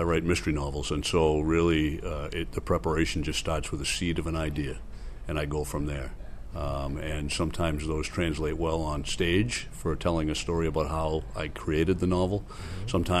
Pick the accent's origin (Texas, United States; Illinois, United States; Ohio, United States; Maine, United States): Maine, United States; Born and bred in Maine, and it's where my heart is.